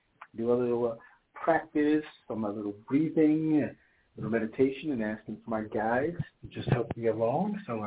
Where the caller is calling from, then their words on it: New York, United States; I'm calling from New York.